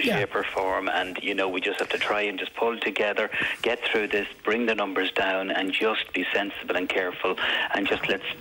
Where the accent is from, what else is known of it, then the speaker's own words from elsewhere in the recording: Cavan, Ulster, Ireland; and I'm from Cavan, we can just about speak English up here.